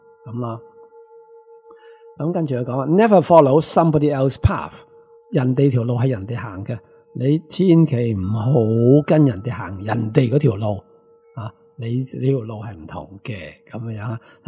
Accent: Hong Kong; 我哋香港人

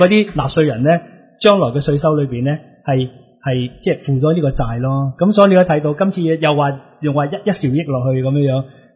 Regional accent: Hong Kong; 是我們香港人呢或者起碼我們在傳媒那方面未有人談論過的

